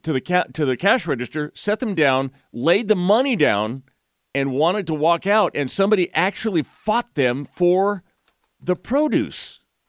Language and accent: English; Santa Cruz, California, United States; I saw a video in my hometown of Santa Cruz, California